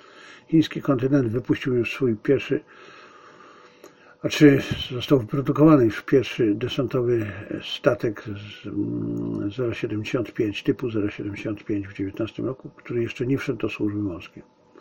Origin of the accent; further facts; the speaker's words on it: Silesian Voivodeship, Poland; A ja coś na ten temat wiem, ponieważ jestem Ślązakiem z urodzenia i wychowania.